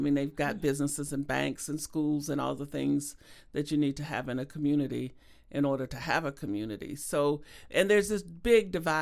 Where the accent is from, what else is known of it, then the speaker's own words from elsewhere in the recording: Arkansas, United States; I'm from Arkansas, and I grew up in that region where this happened. I grew up about 30 miles from where this happened in 1919, though I was born a lot later. And my father was a sharecropper. I picked cotton in Arkansas.